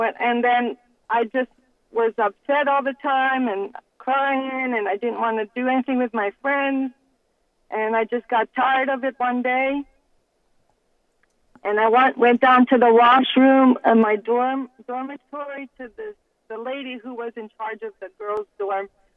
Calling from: Toronto, Ontario, Canada; I'm calling from Toronto

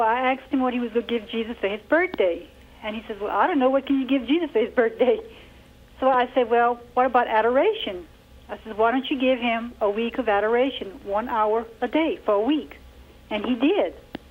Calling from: Houma, Louisiana, United States; I'm calling from Houma, Louisiana.

